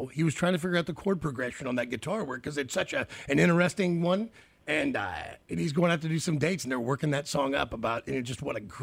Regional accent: Memphis, Tennessee, United States; born there; because I was born in Memphis, and I've been to Graceland, and of course, you know, it's just in your blood.

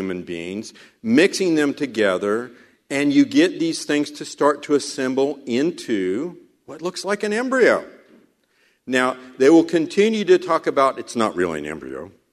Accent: Kansas, United States; I'm from Kansas, and so in Kansas, when Sam Brownback was governor

